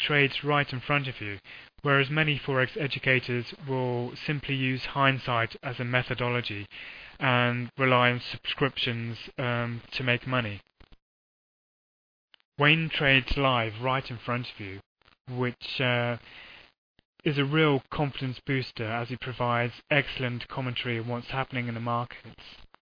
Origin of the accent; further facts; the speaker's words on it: London, United Kingdom; I'm from London in the UK.